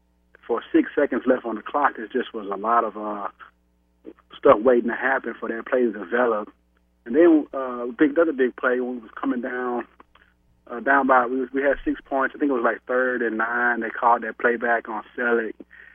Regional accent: Louisiana, United States; I mean, I'm from Louisiana. I'm excited to see that they're losing

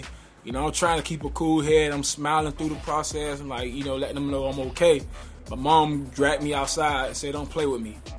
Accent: Miami, Florida, United States; I was born and raised in Miami, Florida.

